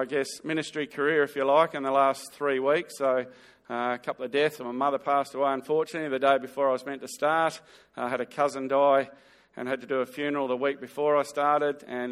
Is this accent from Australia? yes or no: yes; Western Australia, Australia; So I'm more Australian than most people in the room. As far as spiritual upbringing goes, had a little bit of Anglican church as a young kid and Sunday school, which and then we shifted out to the farm north of Albany.